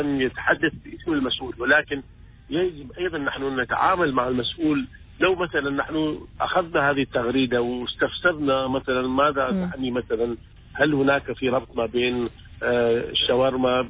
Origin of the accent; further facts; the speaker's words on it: Oman; أنا أرى المغردين العمانيين بهذه الصورة الإيجابية وبهذه الأخلاق التي أيضا تعكس لنا كعمانيين